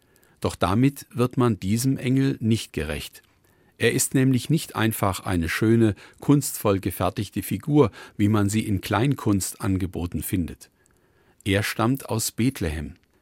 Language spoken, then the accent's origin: German; Fulda, Hesse, Germany; Ein solches begegnet mir, wenn ich zu Fuß in meiner Heimatstadt Fulda unterwegs bin.